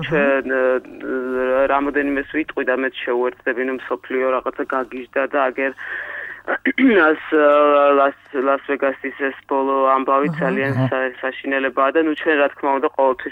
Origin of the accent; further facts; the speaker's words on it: Gori, Shida Kartli, Georgia; გორი ჩემი ქალაქი იქ დავიბადე, გავიზარდე